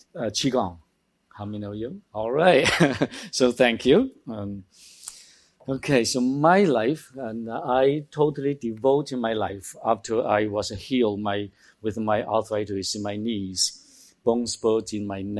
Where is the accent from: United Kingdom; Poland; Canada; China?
China; Of course, I grew up in China